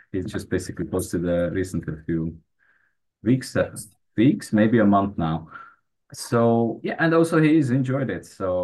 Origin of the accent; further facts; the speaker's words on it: Hungary; English is a second language; moved away as an adult; now in London, United Kingdom; I'm from Hungary, but I'm living in London for years now.